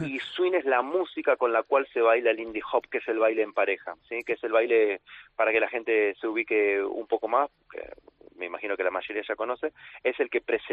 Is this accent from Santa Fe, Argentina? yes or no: no; Buenos Aires, Argentina; now in Spain; yo soy de Buenos Aires, vivo en España ya hace 4 años, pero tengo recuerdos de cuando yo comencé en el año 98 a bailar